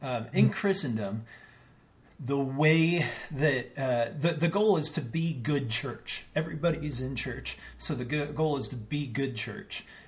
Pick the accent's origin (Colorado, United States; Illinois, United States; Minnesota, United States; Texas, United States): Colorado, United States; And I grew up in Colorado, so very much a West Coast feel, even though we were landlocked.